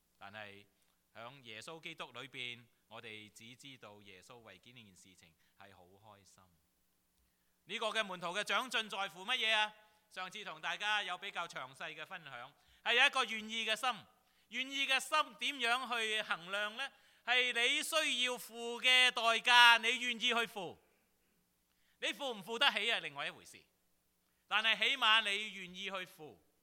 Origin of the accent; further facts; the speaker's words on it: China; 我尤其是我们中国人